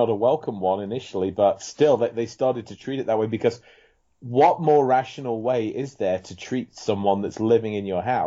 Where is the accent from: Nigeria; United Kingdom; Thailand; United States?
United Kingdom; when I was growing up in Britain